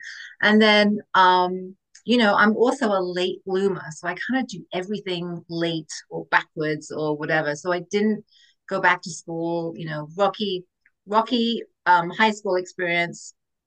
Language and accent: English; England, United Kingdom; I'm from England originally, so kind of born and raised and educated in England.